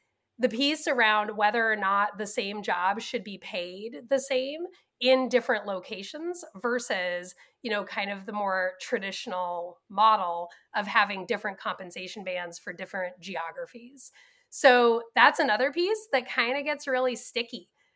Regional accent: Mountain View, California, United States; now in Ann Arbor, United States; So I moved from Ann Arbor, Michigan, which is where I'm located now, back home, all the way to Mountain View, California.

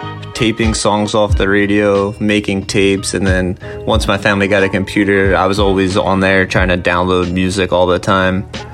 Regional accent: Philadelphia, Pennsylvania, United States; now in New Jersey, United States; I'm from Northeast Philadelphia originally, but now I'm living right over the bridge in New Jersey

